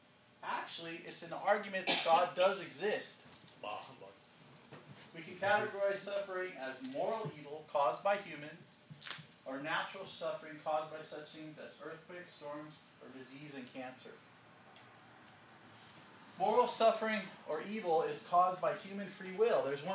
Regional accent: Barstow, California, United States; Sorry, I am from Barstow here.

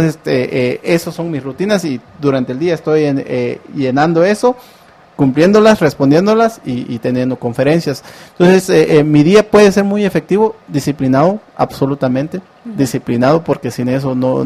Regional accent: Santa Eulalia, Huehuetenango, Guatemala; born there; Mira, el regreso, bueno, ya había regresado a Santa Eulalia porque abrimos dos laboratorios ahí de computación hace como tres años.

